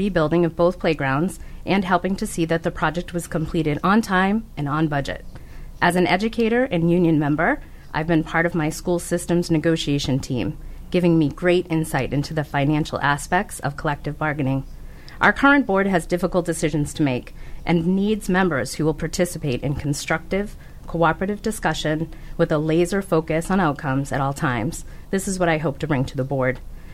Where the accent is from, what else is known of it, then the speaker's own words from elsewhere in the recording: Kingston, Massachusetts, United States; I was born and raised here in Kingston, where I live with my husband and two sons.